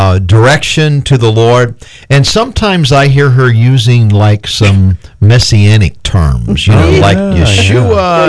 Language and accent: English; Fort Myers, Florida, United States; I tell people I'm a gator bite because we lived in the swamp when I was born in Fort Myers, Florida